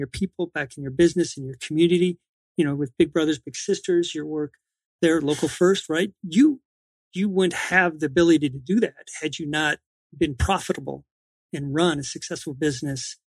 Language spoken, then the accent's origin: English; Wisconsin, United States; Growing up in Wisconsin, it was pretty sheltered. What happened in our own little town, that was about it.